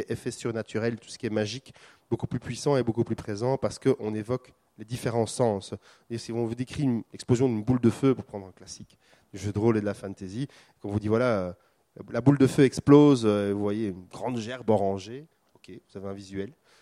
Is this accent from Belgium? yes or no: yes; Belgium; Je suis belge.